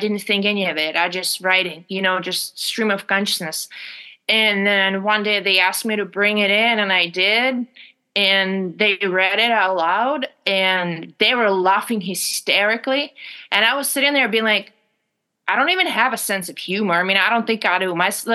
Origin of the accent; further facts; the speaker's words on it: Ukraine; I grew up in Ukraine.